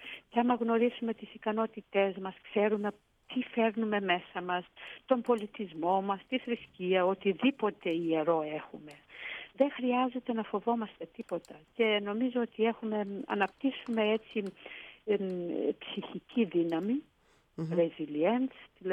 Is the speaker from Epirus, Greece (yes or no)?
no; Kalambaka, Thessaly, Greece; Εκεί σε αυτόν τον τόπο πήρα τις πρώτες μου αξίες, πήγα στο δημοτικό. Είμαι πολύ συνδεδεμένη με τον τόπο της καταγωγής μου